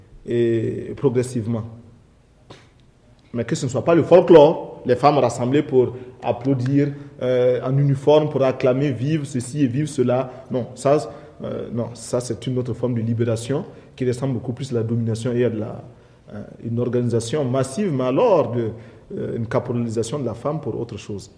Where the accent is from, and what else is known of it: Burkina Faso